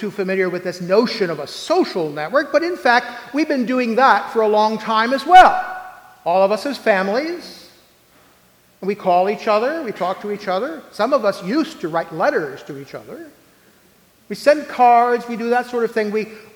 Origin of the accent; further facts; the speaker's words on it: Buffalo, New York, United States; also born or lived in Rochester; now in Harrisburg, United States; I'm originally from Western New York. Grew up mostly between Buffalo and Rochester, and most of my adult life in Buffalo